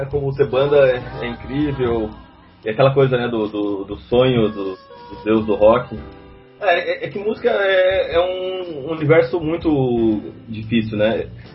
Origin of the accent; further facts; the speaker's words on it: Sorriso, Mato Grosso, Brazil; Sou nascido e criado na capital ecológica, na cidade de Sorriso.